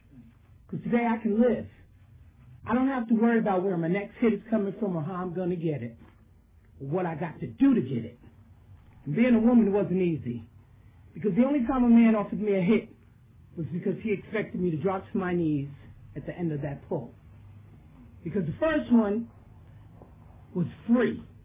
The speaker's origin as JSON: {"language": "English", "town": "New York City", "region": "New York", "country": "United States", "said": "I'm from New York City, the Bronx. You know, all right, another New Yorker."}